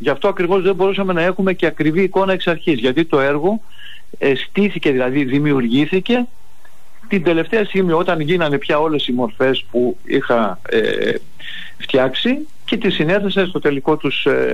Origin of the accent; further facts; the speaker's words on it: Thessaloniki, Central Macedonia, Greece; το ότι είμαι Θεσσαλονικιός, είναι ακόμη μεγαλύτερη.